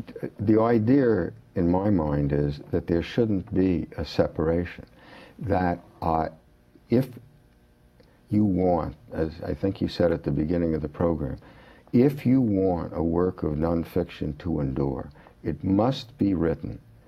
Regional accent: Manhattan, New York, United States; I grew up in Manhattan. I went to PS 93.

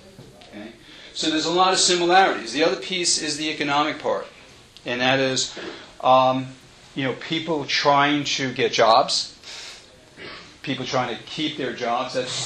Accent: New York City, New York, United States; Now, my own history is that I come from New York City.

